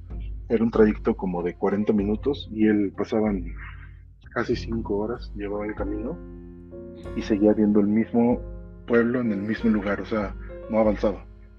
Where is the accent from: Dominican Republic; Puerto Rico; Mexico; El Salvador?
Mexico; Veracruz; yo soy del estado de Veracruz.